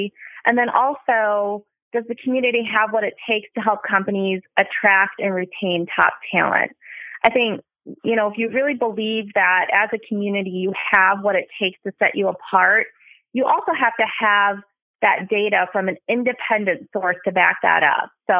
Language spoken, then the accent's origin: English; Minnesota, United States; now in Nashville, United States; One thing that people probably do know is that I am from Minnesota, but I hate the cold, and that's how I ended up in Nashville.